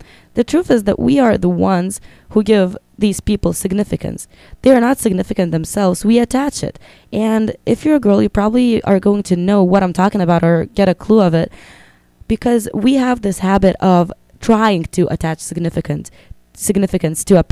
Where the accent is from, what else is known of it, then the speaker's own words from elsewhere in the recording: Lithuania; I moved here from Lithuania, which is a really small country with only a population of 3 million people in the Baltics. And I left all my friends, all my family back there.